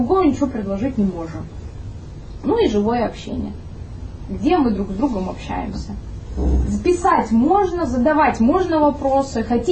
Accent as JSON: {"language": "Russian", "region": "Moscow", "country": "Russia", "said": "я сама из Москвы"}